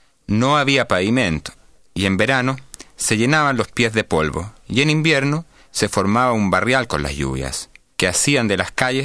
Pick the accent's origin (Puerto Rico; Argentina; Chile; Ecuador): Chile; Santiago, Santiago Metropolitan Region; soy de Santiago de Chile. El barrio en el cual pasé mi niñez corresponde a una población periférica de la capital, Santiago. Se llama hasta hoy población Roosevelt y correspondía entonces a un lugar muy apartado, es decir, muy lejos del centro de la ciudad. Ese lugar era muy sencillo